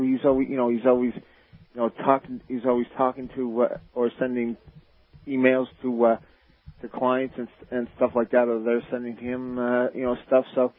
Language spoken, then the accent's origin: English; Canada; I am still Canadian as Canadian.